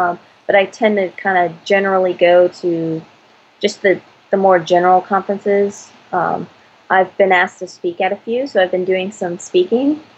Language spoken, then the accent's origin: English; Nashville, Tennessee, United States; I came from Nashville, and the biggest thing we have in Nashville is BarCamp